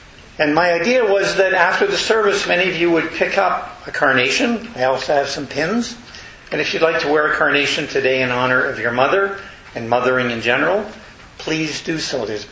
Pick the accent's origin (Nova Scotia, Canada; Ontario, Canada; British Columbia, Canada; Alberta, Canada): Ontario, Canada; born there; And when I was born in Northern Ontario